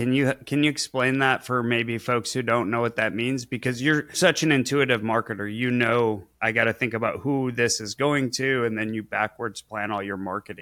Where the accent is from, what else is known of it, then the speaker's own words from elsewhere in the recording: Michigan, United States; now in Florida, United States; I'm a Michigan guy I hail from Michigan, but you know, I'm a Florida person now.